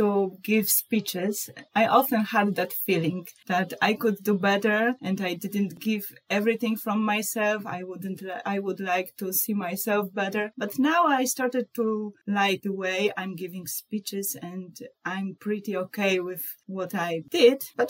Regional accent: Poland; English is a second language; from Poland. Poland is a country in Europe, for those who don't know it. And I started to learn English 4 years ago.

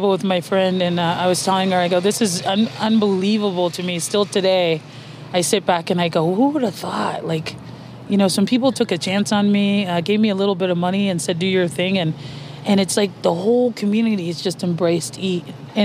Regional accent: Colorado, United States; now in Las Vegas, United States; I grew up in Colorado.

